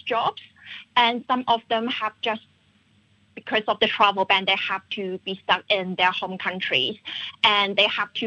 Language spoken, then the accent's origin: English; Macau; English is a second language; now in Australia; I'm from Macau, and when I flew back to Australia to continue my study in January